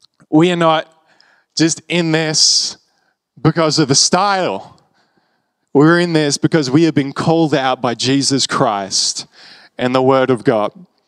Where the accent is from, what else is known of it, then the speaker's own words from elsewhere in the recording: Australia; I'm Australian.